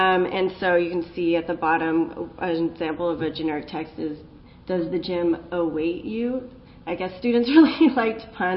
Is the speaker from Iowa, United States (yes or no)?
no; Seattle, Washington, United States; I'm from Seattle, so.